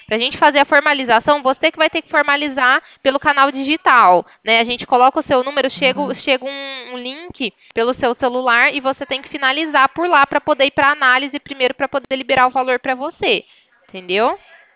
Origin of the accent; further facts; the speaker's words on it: Ribeirão Preto, São Paulo, Brazil; Sou daqui de Ribeirão Preto, estado de São Paulo